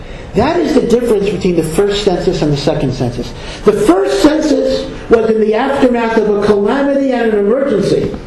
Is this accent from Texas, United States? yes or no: no; North Dakota, United States; But what can I do? I'm from North Dakota.